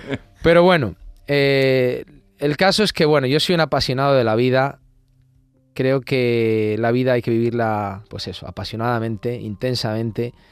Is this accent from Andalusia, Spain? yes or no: no; Salamanca, Castile and León, Spain; en mi tierra, en Salamanca